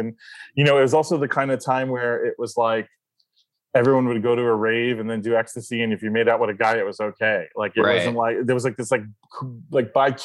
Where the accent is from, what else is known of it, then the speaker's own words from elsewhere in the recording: Florida, United States; But for me, I also had the fact of unaffirming churches and living in the South, like growing up in South Florida.